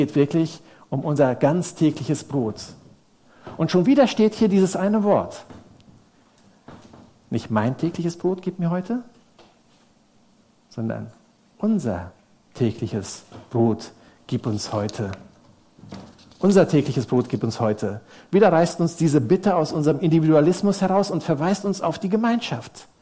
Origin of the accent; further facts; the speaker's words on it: Germany; Wir wissen es natürlich als Deutsche sehr, sehr genau, wer schuld ist um uns herum.